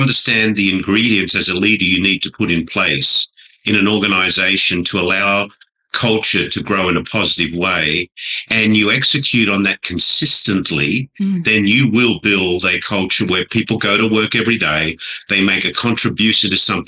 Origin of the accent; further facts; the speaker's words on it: Sydney, New South Wales, Australia; born there; I'm not Aussie. I was born in Sydney, Australia.